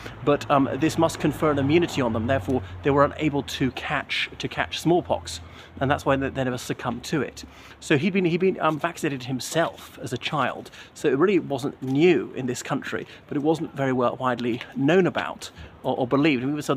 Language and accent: English; Ireland; now in Cheltenham, United Kingdom; from Ireland. Here I am in Cheltenham, Gloucestershire, United Kingdom